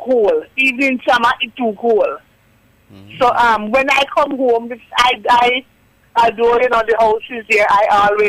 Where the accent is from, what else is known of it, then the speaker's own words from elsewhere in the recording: Jamaica; now in United Kingdom; checking out the traditions of my country. I'm a Jamaican first and foremost.